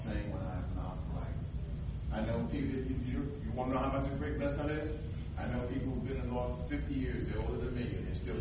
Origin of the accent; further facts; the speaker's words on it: Philadelphia, Pennsylvania, United States; Growing up in Philly, teach you how to walk to the store and back without getting mugged.